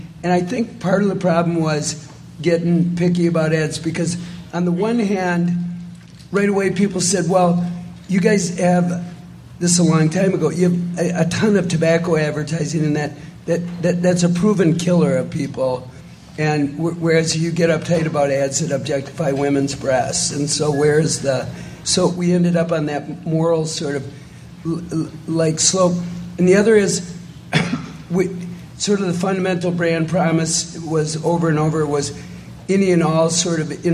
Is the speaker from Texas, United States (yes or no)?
no; Minnesota, United States; accent: Minnesota; I was, I right when I said that, my Minnesota accent came back.